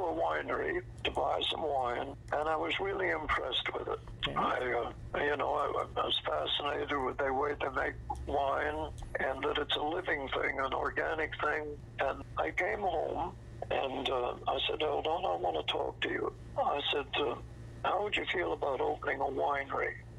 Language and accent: English; Canada; I didn't really leave Canada. My heart is in Canada